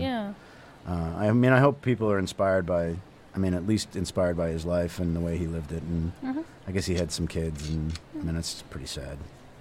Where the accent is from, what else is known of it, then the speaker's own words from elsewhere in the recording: Massachusetts, United States; which I grew up in Massachusetts, so I take all of New England as my people.